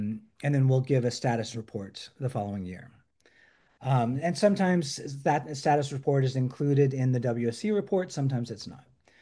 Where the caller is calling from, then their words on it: France; I'm calling from France.